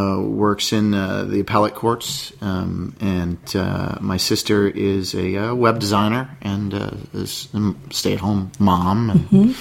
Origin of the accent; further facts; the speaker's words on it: Boston, Massachusetts, United States; born there; I was born in Boston, Massachusetts.